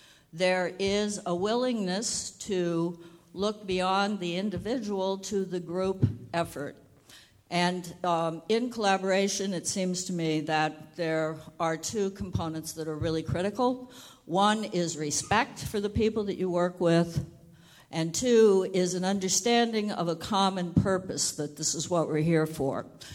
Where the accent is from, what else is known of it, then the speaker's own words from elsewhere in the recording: Midwest, United States; I came from the Midwest.